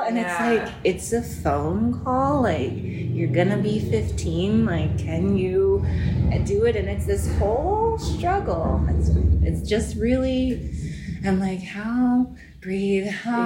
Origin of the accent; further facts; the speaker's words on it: Berkeley, California, United States; and I'm from Berkeley, so it was very much people dress how they want to dress